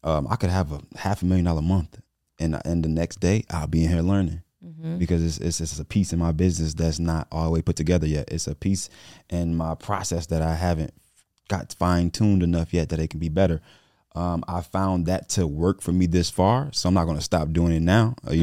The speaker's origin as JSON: {"language": "English", "town": "Chicago", "region": "Illinois", "country": "United States", "said": "I'm from Chicago, so 98% of them don't know nothing about credit."}